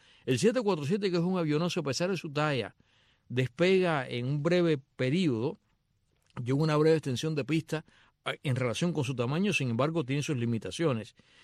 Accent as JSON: {"language": "Spanish", "country": "Cuba", "lives_now": "Miami, United States"}